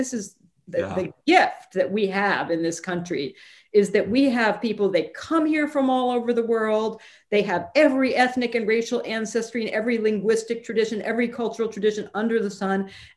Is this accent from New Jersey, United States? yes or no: no; New York City, New York, United States; born there; now in Washington, United States; I was born in New York City. I live in the Washington, D.C. area.